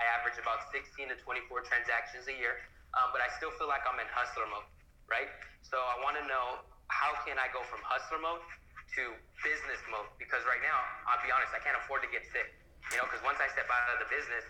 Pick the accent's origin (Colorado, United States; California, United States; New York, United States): California, United States; San Diego; San Diego. Live and well from San Diego.